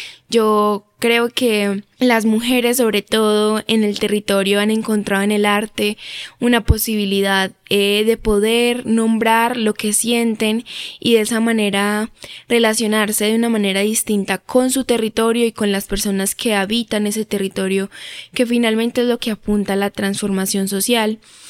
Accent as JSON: {"language": "Spanish", "town": "Medellín", "region": "Antioquia", "country": "Colombia", "tie": "born or raised there", "said": "soy estudiante de comunicación social, vivo desde que nací en la Comuna 13 de Medellín, específicamente en el barrio 20 de Julio."}